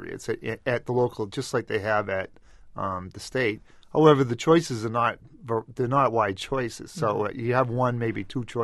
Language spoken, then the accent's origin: English; Massachusetts, United States; and I'm from Central Mass